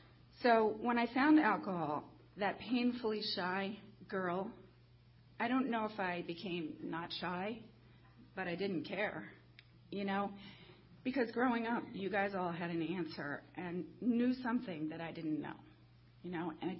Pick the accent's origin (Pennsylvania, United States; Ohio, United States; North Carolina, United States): Pennsylvania, United States; Hatfield; So I am actually from Pennsylvania originally. I grew up in Hatfield, Lansdale area, and then my parents, well, my parents are divorced, but my mom moved to Quakertown.